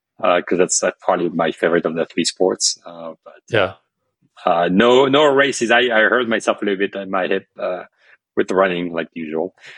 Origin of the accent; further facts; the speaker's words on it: France; now in United States; I was born in France, so I mean I moved to America like 22 years ago, but I'm French.